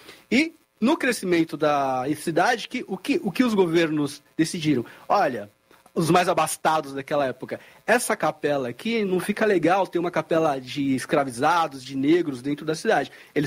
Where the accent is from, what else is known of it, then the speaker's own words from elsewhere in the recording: São Paulo, Brazil; now in Florianópolis, Brazil; mas eu sou de São Paulo, hoje moro em Florianópolis.